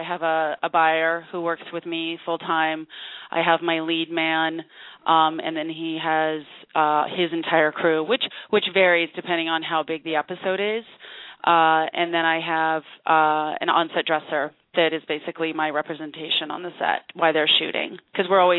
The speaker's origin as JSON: {"language": "English", "town": "San Diego", "region": "California", "country": "United States", "tie": "born or raised there", "said": "I was born and raised in California."}